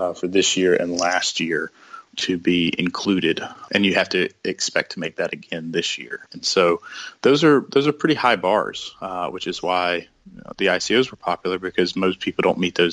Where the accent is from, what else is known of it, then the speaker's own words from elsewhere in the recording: South Carolina, United States; a company out of my home state, South Carolina, called Bandwagon.